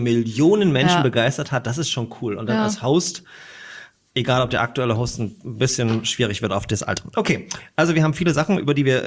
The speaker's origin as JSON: {"language": "German", "town": "Groß-Röhrsdorf", "region": "Saxony", "country": "Germany", "tie": "born or raised there", "also_born_or_lived": "Dresden", "lives_now": "Leipzig, Germany", "said": "Ich bin in Dresden geboren und bin dann in der Oberlausitz aufgewachsen, dort auch zur Schule gegangen, Groß-Röhrsdorf."}